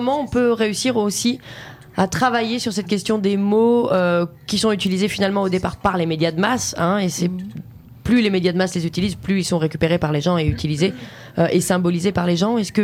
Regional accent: France

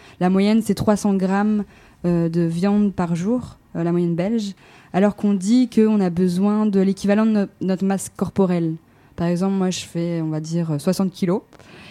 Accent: France; je suis française aussi donc je comprends

